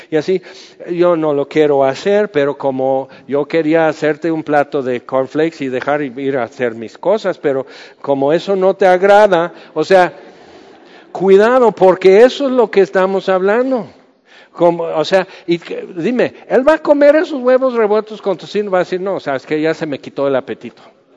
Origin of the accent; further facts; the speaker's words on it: Cuernavaca, Morelos, Mexico; Yo soy de Cuernavaca, en cada semáforo dice uno por uno.